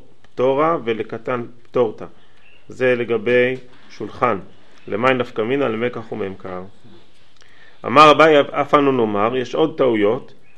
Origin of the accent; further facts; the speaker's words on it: Alon Shvut, Judea and Samaria Area, Israel; אני גדלתי באלון שבות, היה צפירה